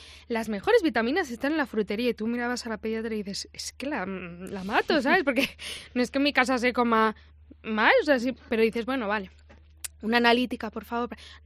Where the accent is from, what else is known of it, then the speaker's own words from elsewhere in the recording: Madrid, Community of Madrid, Spain; es que somos de Madrid, o sea, tengo una casa en Valladolid